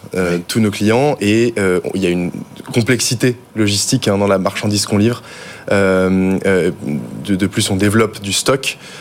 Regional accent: Loches, Centre-Val de Loire, France; je suis originaire de Loche, oui, tout à fait.

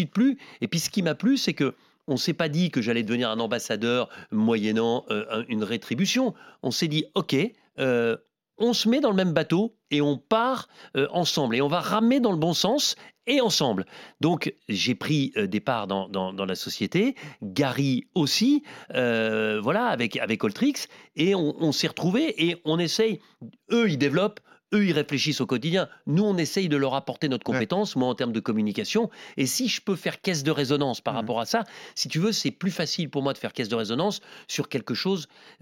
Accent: Montauban, Occitanie, France; now in Toulouse, France; Alors, vous savez que moi, je viens de Montauban, on est à Toulouse, c'est pas pareil.

